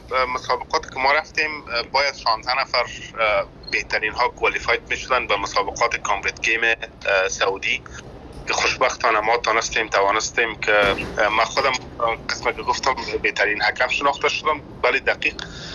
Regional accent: Afghanistan; born there; ما درست است که در افغانستان زاده شدیم

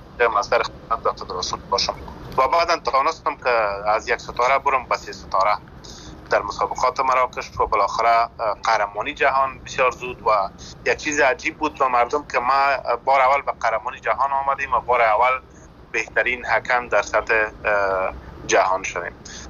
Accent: Afghanistan; born there; ما درست است که در افغانستان زاده شدیم

